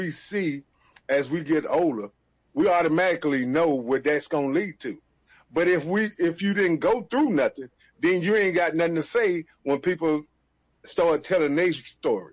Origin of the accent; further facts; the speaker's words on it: Chicago, Illinois, United States; You know, I was raised in, well, born and raised in Chicago, Illinois, on the west side.